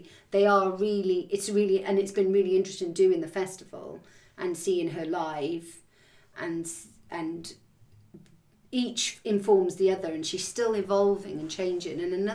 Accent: Wales, United Kingdom; accent: Welsh; I mean, I know I am Welsh, and I know that I do sound Welsh, especially when I've had a few wines or I'm angry. But generally, day to day, my accent's always been there, but it's softer.

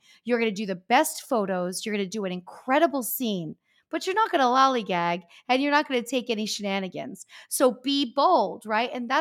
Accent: Pennsylvania, United States; moved away as an adult; if you remember when I came out from Pennsylvania, I was in my 20s. I'm this young girl, but growing up in the Northeast and also working in the clubs in the Northeast made me tougher.

